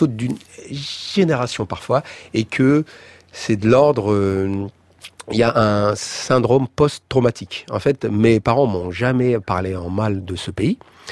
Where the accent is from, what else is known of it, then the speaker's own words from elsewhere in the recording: France; En tant que Français